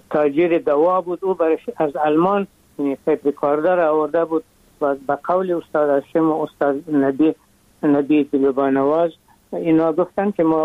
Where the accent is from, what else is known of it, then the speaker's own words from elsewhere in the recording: Afghanistan; ما از افغانستان آمدیم